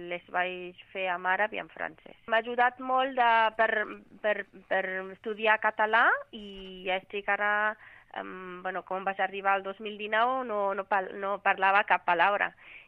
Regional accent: Morocco; Catalan is a second language; moved away as an adult; now in Spain; sóc del Marroc. Vaig arribar a Espanya l'any del 2019

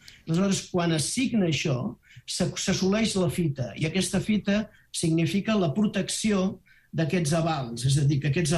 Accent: Catalonia, Spain

